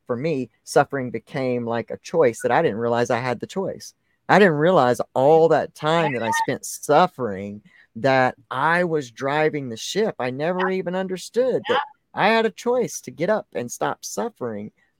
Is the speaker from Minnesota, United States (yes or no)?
no; Texas, United States; You know, I came from Texas because I wanted a Southern woman like my grandmother.